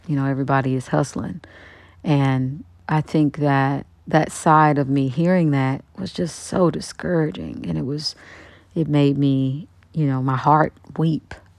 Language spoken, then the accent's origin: English; Kansas City, Kansas, United States